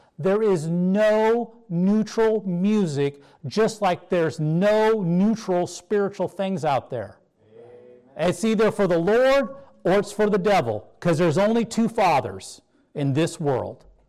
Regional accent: North Dakota, United States; growing up, I grew up in North Dakota. Groves meant nothing to me.

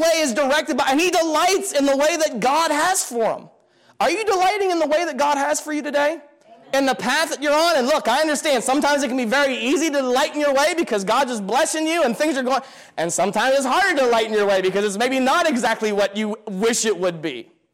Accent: Pennsylvania, United States; moved away as an adult; I'm from Pennsylvania, right? Brother Daly said, you know, bless those even though they came from the East Coast. I never would have thought in a million years I'd come out to Washington.

